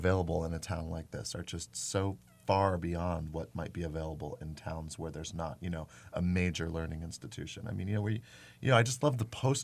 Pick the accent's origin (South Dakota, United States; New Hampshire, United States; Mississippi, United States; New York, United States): New York, United States; Ithaca; Ithaca, New York, born and raised